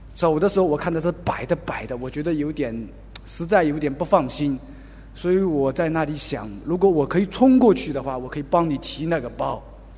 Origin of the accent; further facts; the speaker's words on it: Zhejiang, China; 可能我是来自浙江的